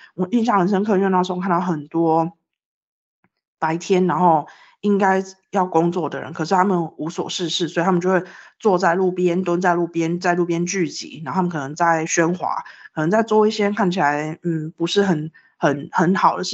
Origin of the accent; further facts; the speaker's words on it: Taiwan; 对于像我这样子一个土生土长在台湾的人来说是不具那个能力